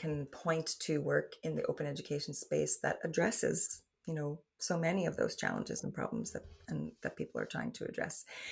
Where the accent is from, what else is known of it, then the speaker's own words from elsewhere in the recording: New York City, New York, United States; now in Ireland; And, you know, I'm originally from New York City, so I always carry my New York City with me as well.